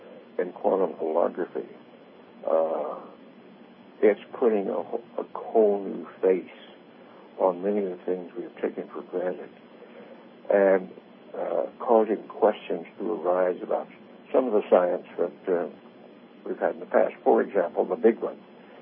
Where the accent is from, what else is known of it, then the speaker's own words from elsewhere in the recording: Roswell, New Mexico, United States; And I grew up in Roswell, so a little more of that area I was well acquainted with.